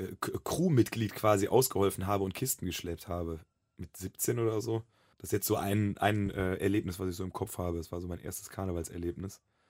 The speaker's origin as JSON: {"language": "German", "town": "Cologne", "region": "North Rhine-Westphalia", "country": "Germany", "tie": "born there", "said": "wir dann aus Köln wegziehen mussten, auch nach Grevenbruch, nichts gegen Grevenbruch, falls es Hörer aus Grevenbruch gibt, aber wenn man als gebürtiger Kölner dann quasi gezwungenermaßen den Niederrhein heraufgezogen wird, dann ist es schwierig."}